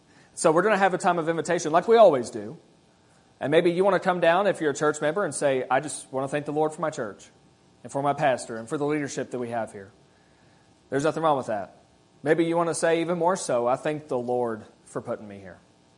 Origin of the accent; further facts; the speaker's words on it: Kentucky, United States; I'm from Kentucky, so deal with it.